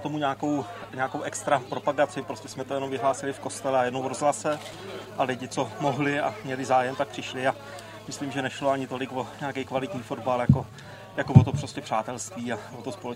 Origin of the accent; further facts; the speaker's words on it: Znojmo, South Moravian Region, Czechia; pocházím ze Znojma, sloužil jsem na Svatém Kopečku Olomouce